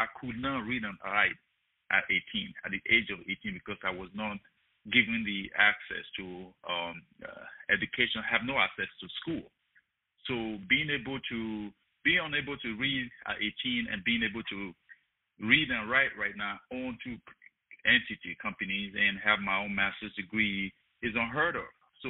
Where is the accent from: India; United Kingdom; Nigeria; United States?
Nigeria; born there; You know, I was born in Nigeria into a severe adversity